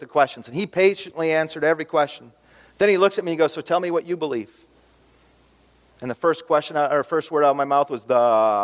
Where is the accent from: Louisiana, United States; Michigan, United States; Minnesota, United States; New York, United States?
Minnesota, United States; Edgerton; I grew up in Edgerton, Dort College. Didn't know there were atheists or Muslims that really existed in the world.